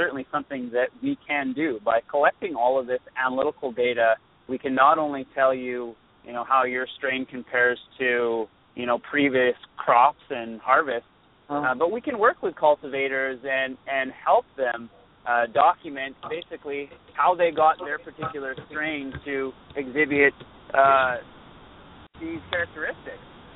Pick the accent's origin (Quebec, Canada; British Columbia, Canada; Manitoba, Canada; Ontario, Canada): British Columbia, Canada; now in United States; I'm actually from British Columbia, Canada, so we're quite familiar with cannabis up there.